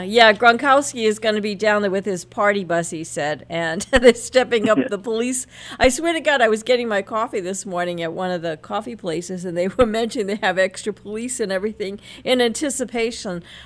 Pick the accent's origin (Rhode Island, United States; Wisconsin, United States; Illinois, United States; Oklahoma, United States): Rhode Island, United States; West Warwick; West Warwick, my hometown. Yes, I will admit that I am from there.